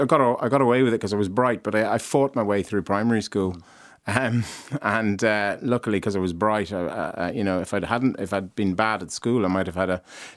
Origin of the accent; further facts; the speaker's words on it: Castlebellingham, Leinster, Ireland; also born or lived in Kenya; No, I was born in Kenya, but my dad, when we came back to Ireland when I was young, and my dad is a vet, he was working for the department, and he ran the meat factory in Ravensdale. So we lived in Castle Bellingham